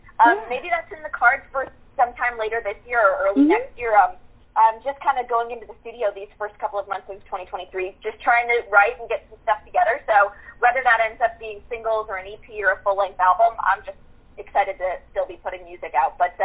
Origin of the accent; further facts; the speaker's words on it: Seattle, Washington, United States; I'm originally from Seattle, so I love catching up with my friends back there